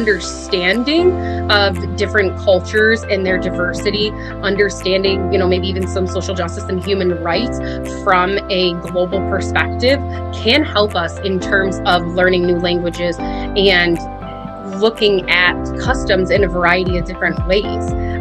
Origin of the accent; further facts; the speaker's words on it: New York, United States; also born or lived in South Carolina; I myself have experienced cultural differences growing up in New York, living my life in New York State, and then relocating down to South Carolina for a few years.